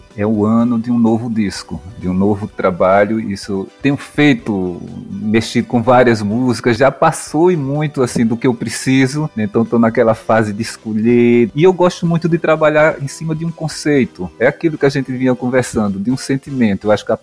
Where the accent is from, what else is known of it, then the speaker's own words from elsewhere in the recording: Maceió, Alagoas, Brazil; born there; eu nasci em Maceió, sou um cidadão alagoano, sou nordestino